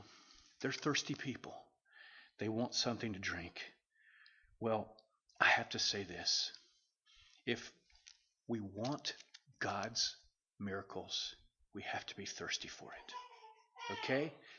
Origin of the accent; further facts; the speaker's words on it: the South, United States; because I'm from the South.